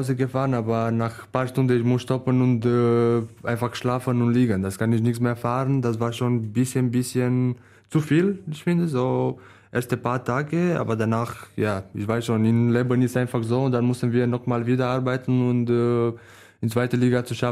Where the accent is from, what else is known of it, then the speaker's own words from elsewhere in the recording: Târgu Jiu, Gorj, Romania; German is a second language; Meine Heimat ist Târgu Jiu, aber in eine Stadt, und wo ja, ich mag und ist einfach sehr, sehr schön.